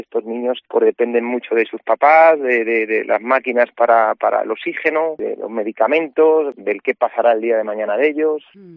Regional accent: Ledesma, Castile and León, Spain; ese festival seguirá de mi mano aquí en mi pueblo, en Ledesma.

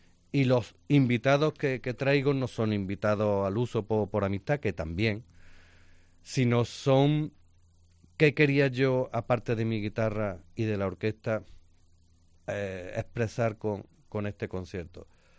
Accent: Córdoba, Andalusia, Spain; como cordobés para mí sería muy obvio irme al museo e inspirarme en su obra.

